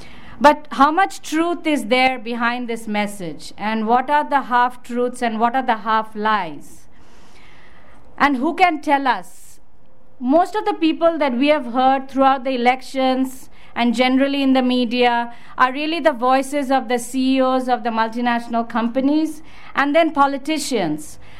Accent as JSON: {"language": "English", "town": "New York City", "region": "New York", "country": "United States", "lives_now": "India", "said": "recently moved to India last year, and I'm going back and forth. So when asked who I am, I often say I'm half Indian and half New Yorker."}